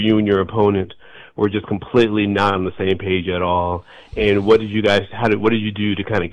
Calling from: Portsmouth, Virginia, United States; here from old Portsmouth, Virginia.

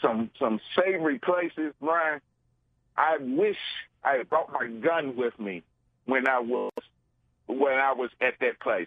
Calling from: Memphis, Tennessee, United States; Memphis, Tennessee.

